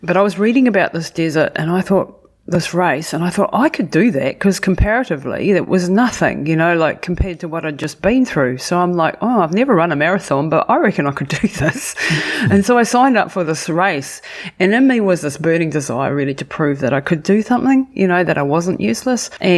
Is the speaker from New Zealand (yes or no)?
yes; New Zealand; I grew up really outdoorsy in New Zealand in the 1970s